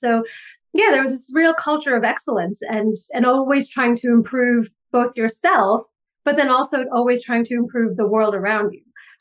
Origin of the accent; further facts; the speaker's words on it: Staten Island, New York, United States; Staten Island.